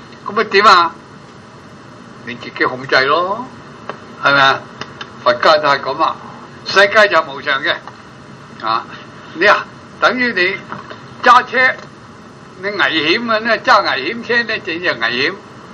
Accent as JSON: {"language": "Cantonese", "region": "Guangdong", "country": "China", "said": "我哋我都係廣東人啦，就係廣東人話翻廣東人"}